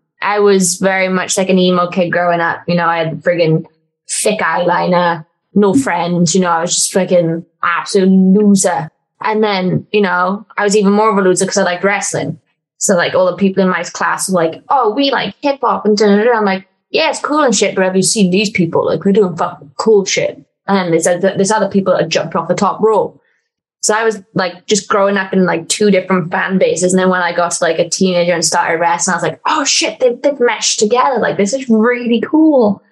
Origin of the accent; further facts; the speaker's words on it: Wales, United Kingdom; I'd be like, I'm Welsh and I'm a wrestler. Let's do something.